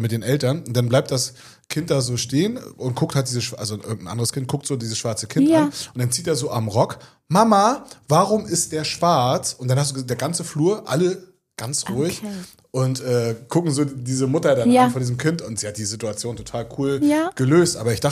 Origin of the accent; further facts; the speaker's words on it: eastern Germany, Germany; Ich komme aus dem Osten und bei uns waren sehr, sehr viel weniger.